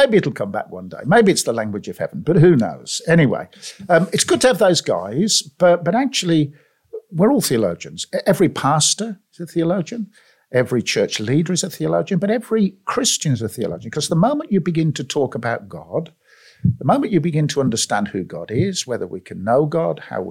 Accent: Birmingham, West Midlands, United Kingdom; South Birmingham. Okay. Grew up in South Birmingham. Born in the actually near the Black Country.

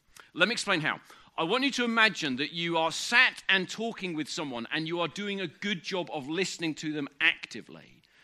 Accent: England, United Kingdom; That's hard to say as an Englishman, I think, sometimes, isn't it?

